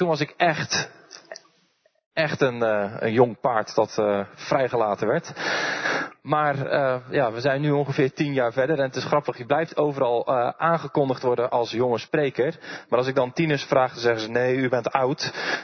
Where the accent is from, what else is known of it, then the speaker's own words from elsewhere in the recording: Dordrecht, South Holland, Netherlands; ik kom uit Dordrecht.